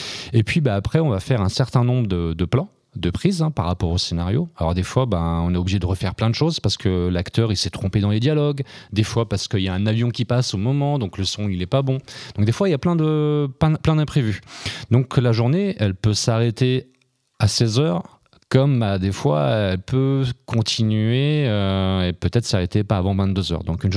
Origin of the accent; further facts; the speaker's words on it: Bourg-en-Bresse, Auvergne-Rhône-Alpes, France; moi j'ai fait des études à Bourg-en-Bresse, je suis né à Bourg-en-Bresse.